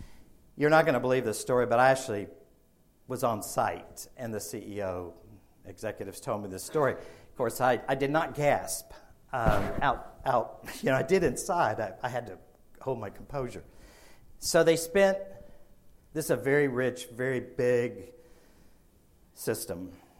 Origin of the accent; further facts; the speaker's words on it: Alabama, United States; And my IQ, literally, I'm from Alabama, so this was important to me.